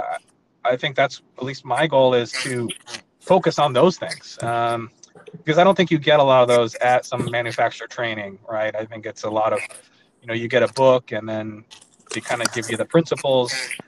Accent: San Francisco, California, United States; I'm from the Bay Area. I was born in San Francisco.

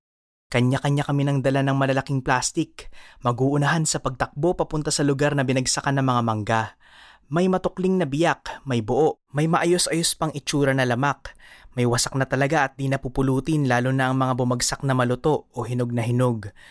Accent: Candelaria, Calabarzon, Philippines; sa amin sa Candelaria, bihira magsasakang nakatutok lang sa pagtatrabaho sa bukid para sa pagtatanim o pag-aanin ng palay

